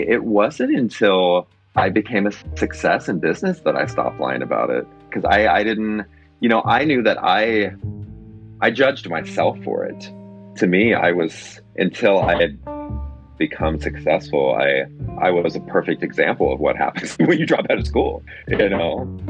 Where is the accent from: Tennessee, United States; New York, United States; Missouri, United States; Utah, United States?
Missouri, United States; Springfield; top girls … she's from Springfield, Missouri.